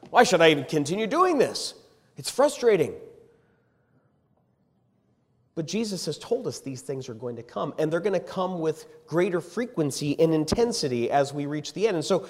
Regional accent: Edinburgh, Scotland, United Kingdom; There's a university in my hometown, that Edinburgh University, and it was just part of the lifeblood of the community.

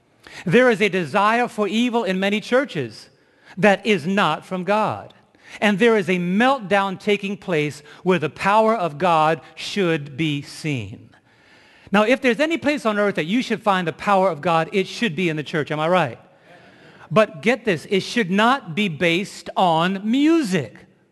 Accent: New York, United States; I was raised in New York where the only thing you do with a mouse is kill it.

